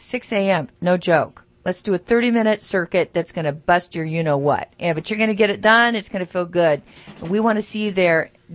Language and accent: English; Sacramento, California, United States; I was raised in Sacramento in Rancho Seco.